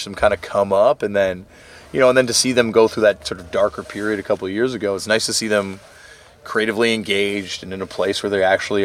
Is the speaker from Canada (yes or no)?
yes; Canada; It's, you know, as a Canadian.